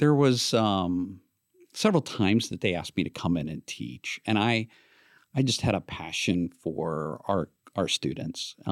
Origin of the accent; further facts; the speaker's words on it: Illinois, United States; Right. Yeah, I grew up in Western Illinois.